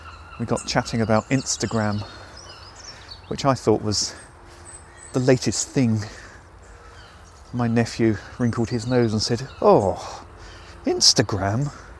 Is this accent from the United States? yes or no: no; South East England, United Kingdom; I grew up in Surrey in a forest. Not literally in a forest, we lived in a house, but the house was in a forest, and through the back bedroom windows you could see the whole of West London.